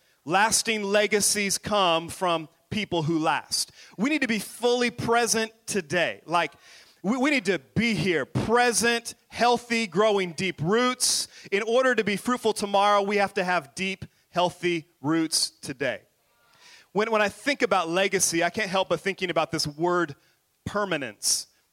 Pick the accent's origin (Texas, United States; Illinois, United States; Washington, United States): Washington, United States; Skyway; I grew up in Skyway, which is really more of a ghetto area in South Seattle.